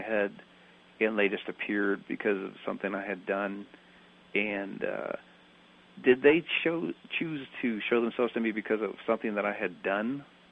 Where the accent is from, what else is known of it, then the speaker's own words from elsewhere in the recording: Ohio, United States; because I grew up in Ohio, near Cleveland, as a matter of fact, right within a half a mile with Lake Erie